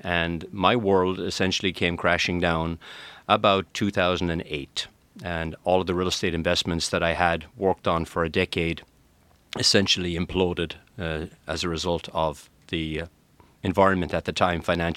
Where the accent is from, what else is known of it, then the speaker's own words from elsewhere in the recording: Ireland; My background is of a school teacher. I came from Ireland. I used to teach school.